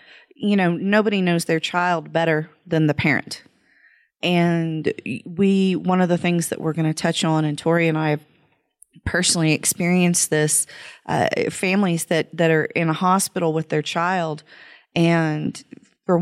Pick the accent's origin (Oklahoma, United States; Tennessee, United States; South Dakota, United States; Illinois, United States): Oklahoma, United States; Choctaw; moved away; We moved from Oklahoma, our beloved hometown of Choctaw. Go Jackets.